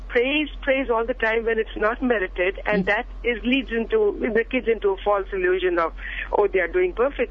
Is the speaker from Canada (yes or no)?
no; India; now in Hayward, United States; I'm calling from Hayward. This is so interesting, and as a teacher, I see this here in the students, but growing up in India